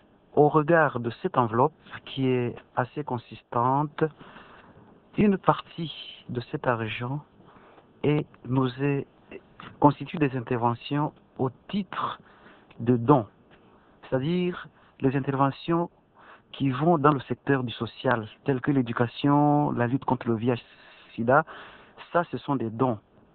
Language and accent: French; United States; French is a second language; Même aux États-Unis, mon pays d'origine, la corruption continue d'exister